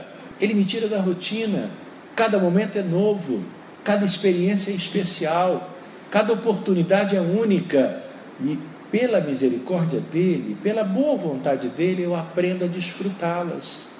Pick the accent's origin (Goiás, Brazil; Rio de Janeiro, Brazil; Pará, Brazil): Rio de Janeiro, Brazil; Eu nasci e me criei no Rio de Janeiro, as praias mais lindas, dizem alguns, estão lá.